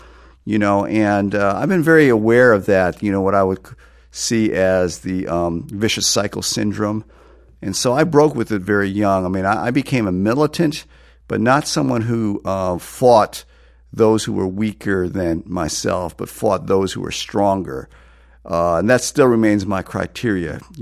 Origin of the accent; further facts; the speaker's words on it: Massachusetts, United States; growing up, facing both a lot of racist harassment and violence, being Asian American in a predominantly white community in New England, in Western Massachusetts.